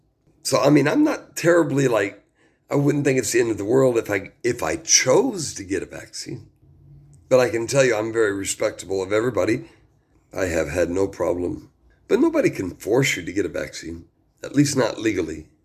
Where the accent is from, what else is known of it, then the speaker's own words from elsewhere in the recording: United States; We are the American people. We the people. That's who we are.